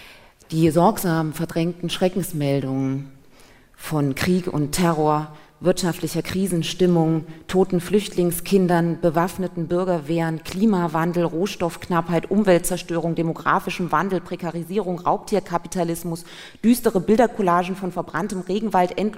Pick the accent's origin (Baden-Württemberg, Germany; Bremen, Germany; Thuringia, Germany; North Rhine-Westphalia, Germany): Thuringia, Germany; Ich komme aus Thüringen.